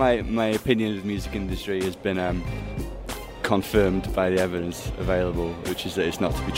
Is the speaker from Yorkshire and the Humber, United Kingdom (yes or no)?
yes; Sheffield, Yorkshire and the Humber, United Kingdom; I'm from Sheffield in the UK.